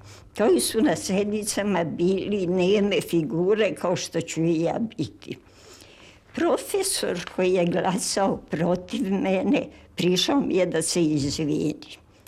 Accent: Belgrade, Serbia; Moja velika i trajna ljubav bio je moj rodni grad, Stari Beograd, gde sam se školovala sve do postdiplomskih studija

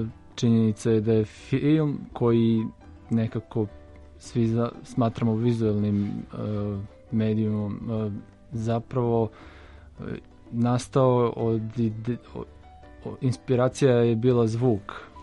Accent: Veliko Gradište, Southern and Eastern Serbia, Serbia; jer sam odrastao u velikom gradištu pored Dunava i film je snimljen u na pravoj lokaciji, odnosno u mom rodnom gradu.

